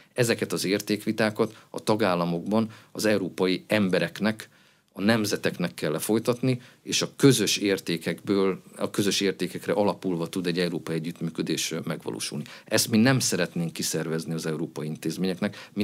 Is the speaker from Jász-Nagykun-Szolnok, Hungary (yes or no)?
yes; Szolnok, Jász-Nagykun-Szolnok, Hungary; Én Szolnokon születtem, ott is nőttem föl, ezt én láttam közelről.